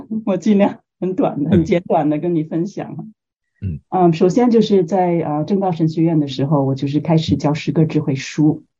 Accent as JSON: {"language": "Chinese", "region": "Beijing", "country": "China", "tie": "born there", "also_born_or_lived": "Hong Kong / United States", "moved": "yes", "said": "我是在北京出生，在一个无神论的环境中长大，那后来全家移民去香港，那在香港也是没有接触过这个信仰，所以是在美国读大学的时候就是信主。"}